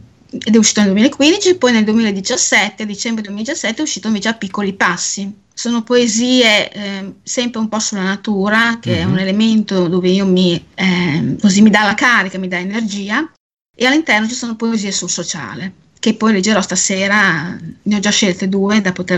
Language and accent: Italian; Bologna, Emilia-Romagna, Italy; io sono di Bologna, però ho una vena appunto romagnola, mia mamma era di Alfonsine, quindi sono nata a Bologna, però di sangue romagnolo e anche la mia bisnonna era argentina, quindi sono metà romagnola e metà argentina.